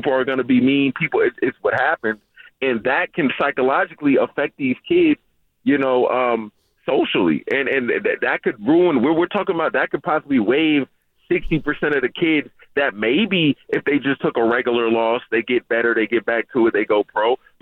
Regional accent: California, United States; And maybe it's because I'm from Hunters Point. I played ball there. I learned how to play.

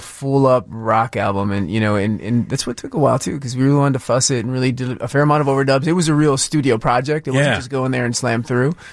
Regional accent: Detroit, Michigan, United States; And I grew up in Detroit, and my dad, great blue-collar guy, so he'd take me to the guitar lessons.

